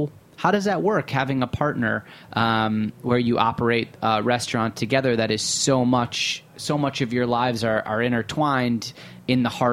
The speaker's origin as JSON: {"language": "English", "region": "Michigan", "country": "United States", "said": "My brother and I have a Mediterranean Middle Eastern restaurant. We're white guys from Michigan."}